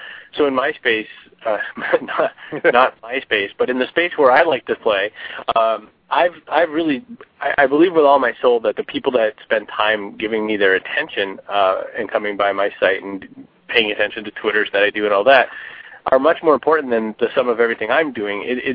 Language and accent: English; Maine, United States; I mean, I was from Maine originally, so, I mean, they measure only in feet up there.